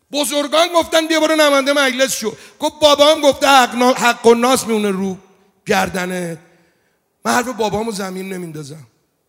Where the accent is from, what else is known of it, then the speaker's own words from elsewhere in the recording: Rasht, Gilan, Iran; آو بقول ما رشتیم، ما رگ رشتیم